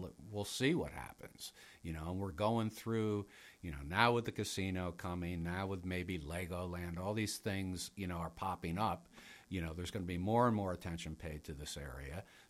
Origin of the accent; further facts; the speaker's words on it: Montgomery, United States; I grew up in Montgomery, you know, which is maybe 30 miles from here. Family had a place at Wolf Lake, which is like 10 miles from here. So it's home for me.